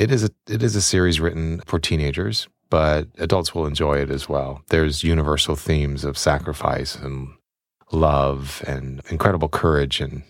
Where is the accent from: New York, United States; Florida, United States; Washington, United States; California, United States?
Florida, United States; Including my home state of Florida.